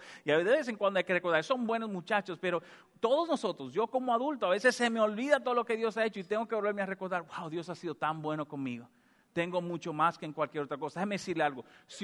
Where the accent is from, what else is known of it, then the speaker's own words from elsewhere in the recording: Santo Domingo, Distrito Nacional, Dominican Republic; now in United States; en mi país, yo vivía en el centro de la ciudad, en Santo Domingo. Y donde nosotros vivíamos era el centro de Santo Domingo, estaban las oficinas del gobierno, todo eso. Había mucho transporte, motores, automóviles. Y yo me acostumbré toda la vida al ruido. Cuando yo me mudo a los Estados Unidos